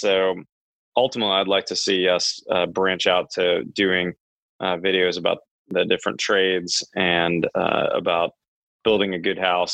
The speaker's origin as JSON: {"language": "English", "region": "the South", "country": "United States", "said": "I just didn't feel like they had good info for me as a Southerner."}